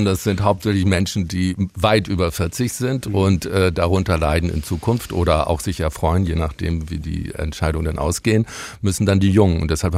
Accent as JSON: {"language": "German", "country": "Germany", "said": "wir als Deutsche haben einen wirklich sehr eingeschränkten Blick auf dieses Europa."}